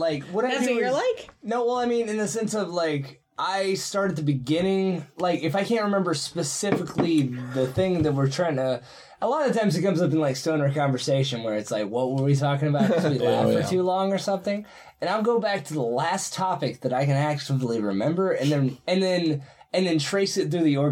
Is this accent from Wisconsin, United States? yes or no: no; South Carolina, United States; South Carolina.